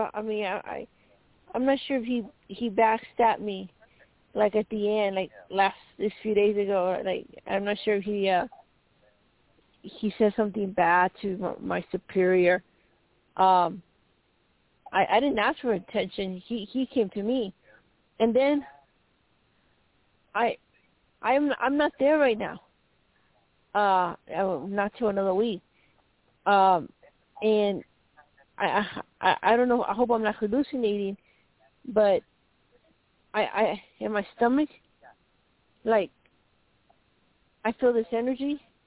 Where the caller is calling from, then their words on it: Arizona, United States; I'm calling from Arizona.